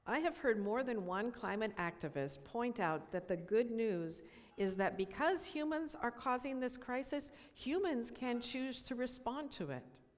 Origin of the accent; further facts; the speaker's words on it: California, United States; I'm reminded of wildfires in my hometown in California, of forest fires we have here in the Pacific Northwest.